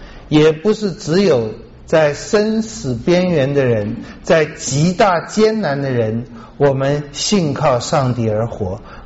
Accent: China; 我发现我们中国人里面从古到今夫妻的关系不是很好

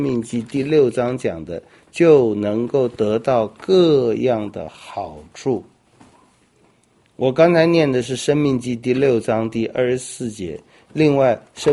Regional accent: Taiwan; 包括我们台湾人

